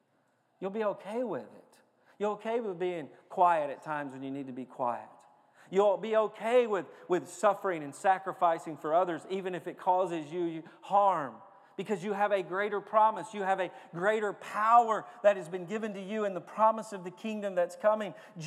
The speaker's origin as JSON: {"language": "English", "town": "Lewisburg", "region": "Tennessee", "country": "United States", "tie": "born or raised there", "said": "I grew up in Lewisburg, Tennessee. I was about 30 minutes from the walking horse capital of the world."}